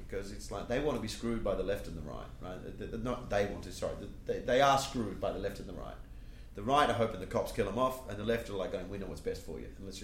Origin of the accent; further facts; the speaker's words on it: Perth, Western Australia, Australia; I remember growing up in Perth, if I went into town from the age of 12 to 14, I had to take cigarettes or money